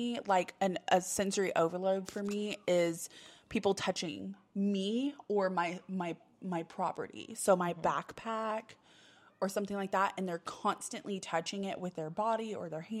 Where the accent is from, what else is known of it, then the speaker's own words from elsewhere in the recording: the South, United States; I grew up in the South, and we always were very much, you know, please, thank you, ma'am, sir.